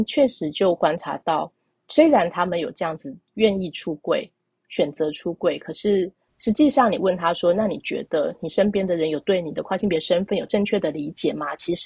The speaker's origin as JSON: {"language": "Chinese", "country": "Taiwan", "said": "他们想说我们台湾人真的是比较自在一点吧"}